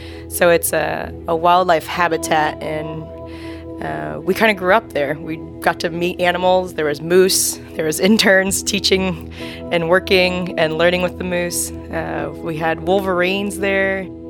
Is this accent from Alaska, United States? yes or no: yes; Fairbanks, Alaska, United States; We grew up here in Fairbanks in the interior of Alaska.